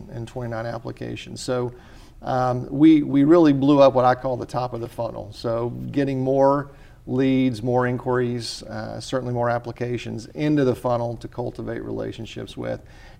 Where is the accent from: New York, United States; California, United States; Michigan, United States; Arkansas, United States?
Arkansas, United States; Little Rock; So I grew up in Little Rock, Arkansas, and had an opportunity to, we grew up Episcopal